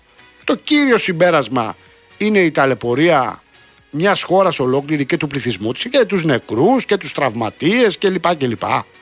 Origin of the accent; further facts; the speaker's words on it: Rafina, Attica, Greece; εκεί στην πατρίδα μου, στη Ραφίνα